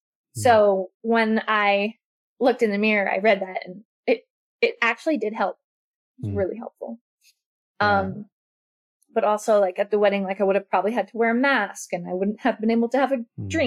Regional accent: New York, United States; Originally, I'm from New York, and he took me to New York and proposed to me outside Central Park

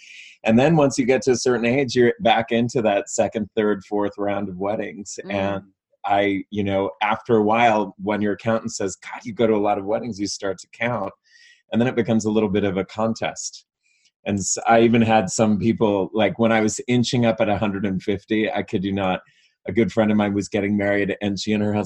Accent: Mexico City, Mexico; I was born and raised in Mexico City.

